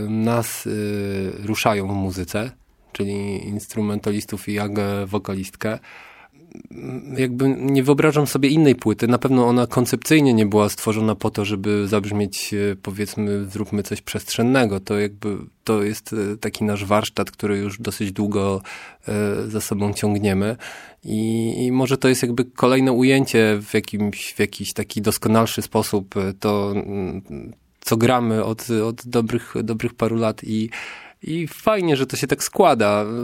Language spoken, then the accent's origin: Polish; Pomeranian Voivodeship, Poland; jesteśmy aktualnie w większości, jesteśmy nawet z Małego Trójmiasta